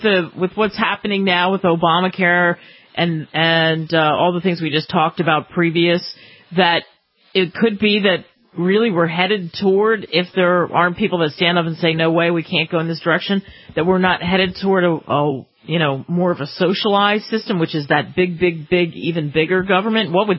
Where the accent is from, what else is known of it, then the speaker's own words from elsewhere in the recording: New Jersey, United States; I grew up in New Jersey myself and the other side of New Jersey, and we knew our doctor.